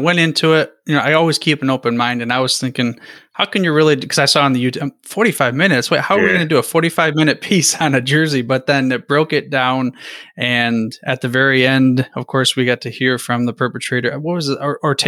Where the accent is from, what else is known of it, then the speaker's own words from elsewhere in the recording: the South, United States; And from a viewpoint, being a Southerner and that kind of thing